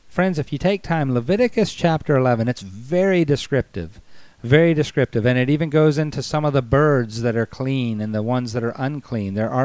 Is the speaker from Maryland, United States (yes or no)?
yes; Baltimore, Maryland, United States; You know, I'm from Baltimore originally. And being from Baltimore, you know, there was a crab house on the corner of every, and there still is.